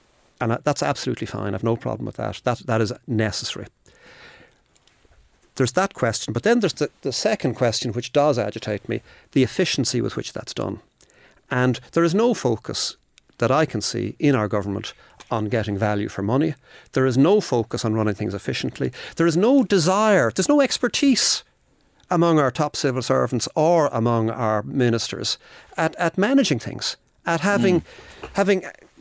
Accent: Ireland; we as Irish people living in Ireland

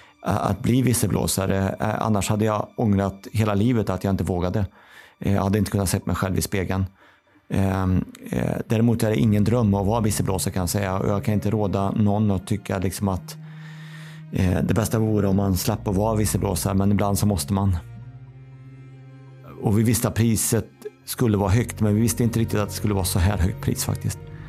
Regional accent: Karlstad, Värmland, Sweden; där jag kommer ifrån då, Karlstad, Kil så att säga

